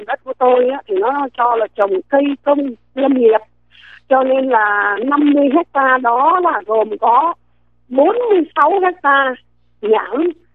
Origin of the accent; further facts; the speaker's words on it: Hanoi, Vietnam; Mà ông biết tôi dân Hà Nội mà, tôi cũng cày hơn là trâu bò nữa.